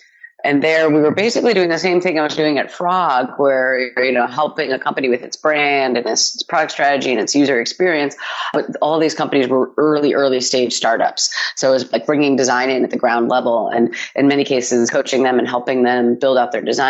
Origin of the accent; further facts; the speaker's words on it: New York, United States; So I'm from New York originally, the suburbs just outside the city.